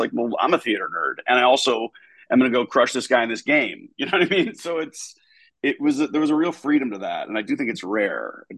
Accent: Washington, District of Columbia, United States; Yeah, I grew up in Northwest D.C. on what I always called the less fancy DC Chevy Chase side

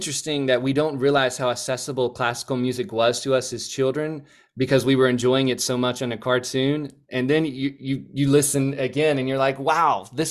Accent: Alabama, United States; I remember as a child, I grew up in Alabama, so we didn't get a whole lot of snow days

